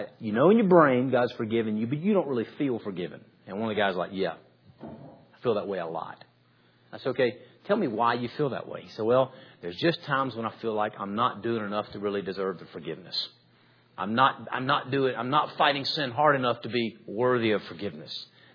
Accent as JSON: {"language": "English", "region": "Georgia", "country": "United States", "tie": "born or raised there", "said": "I grew up in Georgia"}